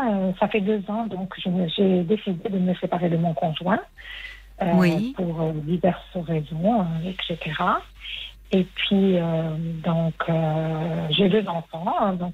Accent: Algeria; moi je viens pas de France, donc moi je suis originaire d'Algérie.

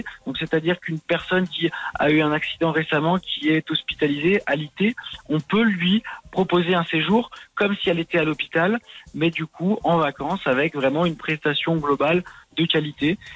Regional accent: Lyon, Auvergne-Rhône-Alpes, France; on est lyonnais

